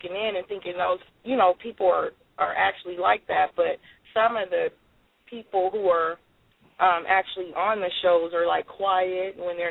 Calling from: Oakland, California, United States; Actually, I'm calling from Oakland, California.

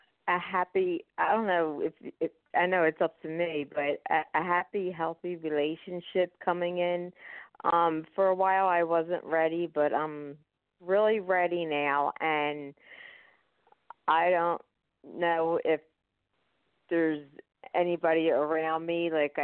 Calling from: Philadelphia, Pennsylvania, United States; I'm from Philadelphia.

